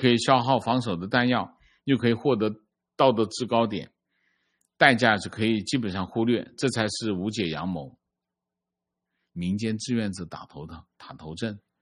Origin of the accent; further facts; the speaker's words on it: Shanghai, China; 我是土生土长的上海人。